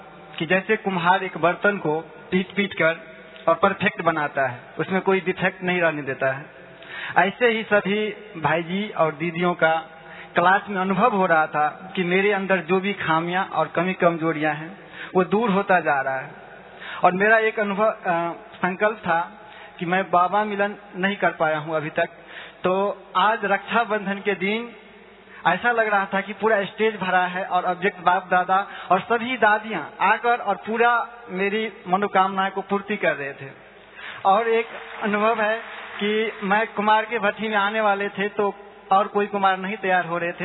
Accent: Darbhanga, Bihar, India; और मैं दरभंगा बिहार से हूँ

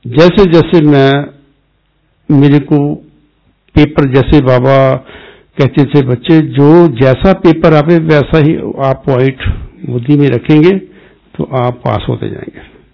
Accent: Punjab, India; moved away; उस समय मैं पंजाब से इधर आया था वैरावल जूनागढ़ की तरफ।

